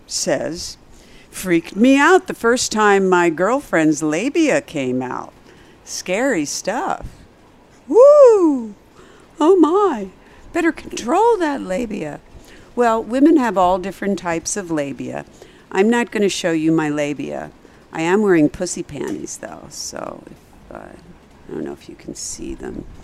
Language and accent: English; Pennsylvania, United States; In Pennsylvania, my home state.